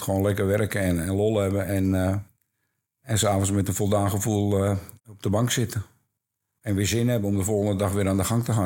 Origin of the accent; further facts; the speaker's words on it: Amsterdam, North Holland, Netherlands; En Ik ben echt Amsterdammer, zeggen ze.